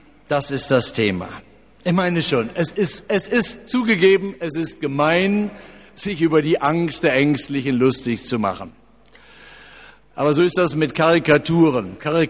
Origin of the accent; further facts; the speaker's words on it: Essen, North Rhine-Westphalia, Germany; Ich komme ja aus dem Ruhrgebiet, ich kann ja gar nicht richtig Deutsch. Und das soll man dann in andere Sprachen übersetzen, nicht wahr? Ja, wir im Ruhrgebiet in Essen, wir waren immer dankbar, wenn wir mein und dein auseinanderhalten können.